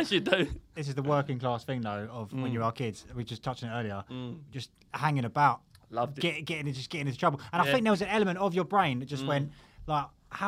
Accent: South West England, United Kingdom; I'm from Somerset.

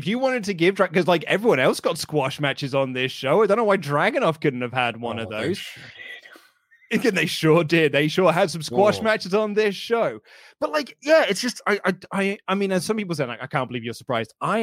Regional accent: United Kingdom; I'm a British man, which means I've gone to British wrestling shows.

